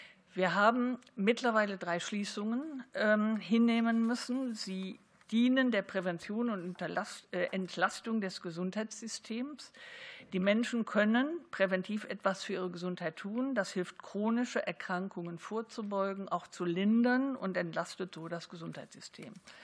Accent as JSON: {"language": "German", "town": "Baden-Baden", "region": "Baden-Württemberg", "country": "Germany", "said": "Ich kann das sagen, ich komme aus Baden-Baden"}